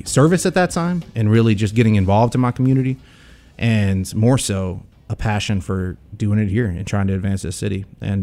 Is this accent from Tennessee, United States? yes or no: yes; Millington, Tennessee, United States; You know, I grew up in Millington. I was at Millington Central High School at the time.